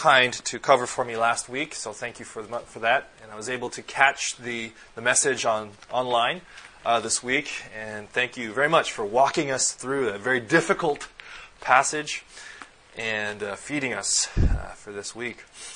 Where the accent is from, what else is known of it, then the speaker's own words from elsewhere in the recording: Philippines; I'm a Filipino, and our custom is not like the North American or European tradition of being circumcised